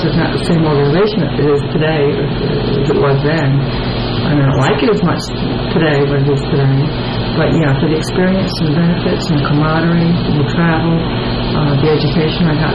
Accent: Buffalo, New York, United States; born there; Okay, I was born in Buffalo, New York.

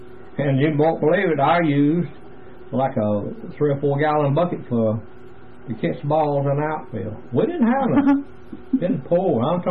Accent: Georgia, United States; now in Powder Springs, United States; No, I was born in Carrier Park, Georgia, which is Fulton County. And then we moved from there to, what's the name of that section?

